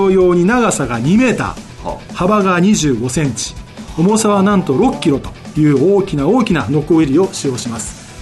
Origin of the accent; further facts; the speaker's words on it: Wakimachi, Tokushima, Japan; はい、地元脇の町の生まれになります。